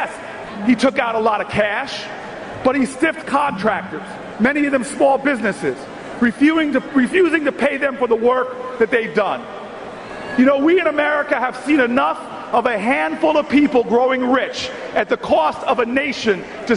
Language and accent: English; New Jersey, United States; Well, I'm from Jersey. And from the great Garden State, and we've seen how he leads in Atlantic City.